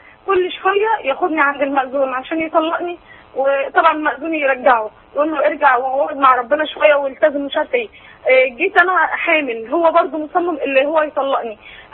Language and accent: Arabic; Sharqia Governorate, Egypt; now in Cairo, Egypt; انا من الشرقيه وقاعده في القاهره